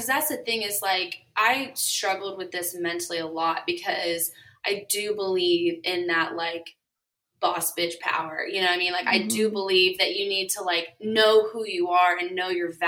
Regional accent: United States; now in United Kingdom; Like, I'm an American coming over and living in the UK.

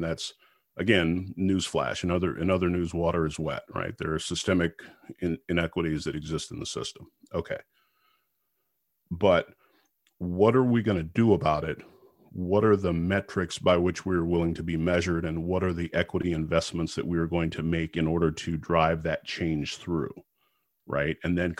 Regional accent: Texas, United States; I grew up in Texas, and I spent time with my mom is a psychologist and was in school at University of Texas.

